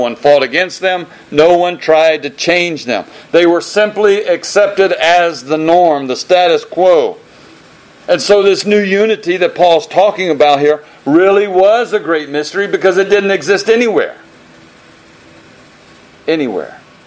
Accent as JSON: {"language": "English", "country": "United States", "said": "Yeah, we don't care. Who are you? I don't care. I'm an American."}